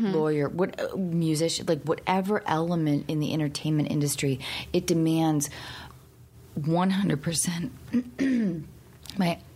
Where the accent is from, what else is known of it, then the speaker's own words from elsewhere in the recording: Seattle, Washington, United States; But I grew up in Seattle.